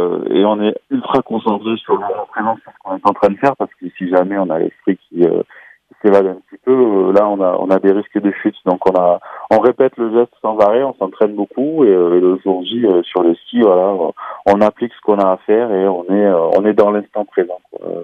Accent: Montpellier, Occitanie, France; now in Vars, France; Nous, on est une famille, on est tous de Montpellier, on est tous nés là-bas, mais on est venu s'installer là

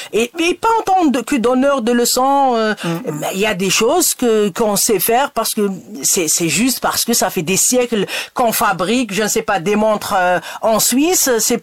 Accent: Algeria; now in France; moi, qui suis né en Algérie, je suis parti à l'âge de 30 ans en France, j'ai les pleins pouvoirs de voter et d'être élu en France, alors que je viens d'Algérie.

